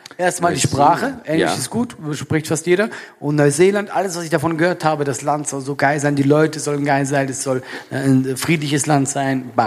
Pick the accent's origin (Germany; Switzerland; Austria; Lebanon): Switzerland; born there; ich bin in der Schweiz geboren.